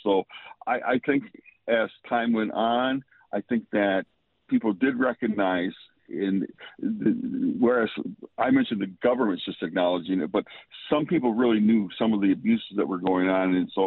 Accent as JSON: {"language": "English", "region": "Michigan", "country": "United States", "said": "because I'm from Michigan"}